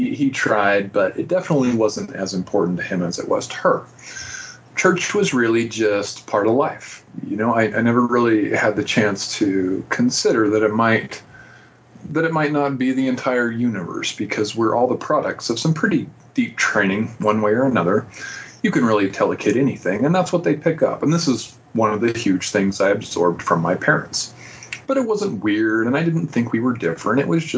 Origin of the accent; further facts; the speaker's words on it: Moab, Utah, United States; born there; I was born in Moab, Utah, a pretty big Mormon influence there.